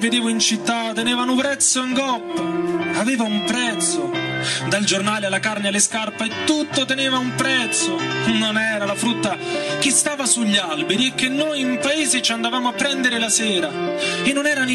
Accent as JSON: {"language": "Italian", "town": "Forni", "region": "Campania", "country": "Italy", "tie": "born or raised there", "said": "Per fortuna c'erano altri amici di Forni, il mio paese, che ci andavano pure loro."}